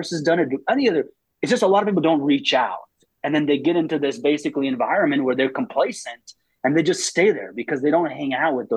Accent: Afghanistan; English is a second language; Look, dude, I'm a guy from Afghanistan, didn't know one lick of English 20 years ago.

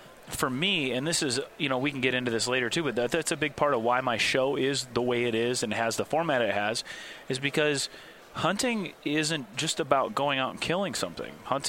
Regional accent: Nowthen, Minnesota, United States; I grew up in Minnesota, a little tiny town called Nowthen, Minnesota, which is literally an intersection of about an hour north of the Twin Cities.

